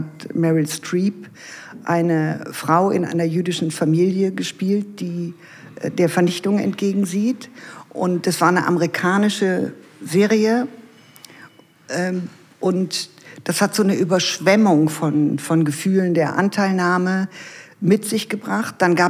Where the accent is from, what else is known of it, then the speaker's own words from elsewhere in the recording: Krefeld, North Rhine-Westphalia, Germany; ich komme aus Krefeld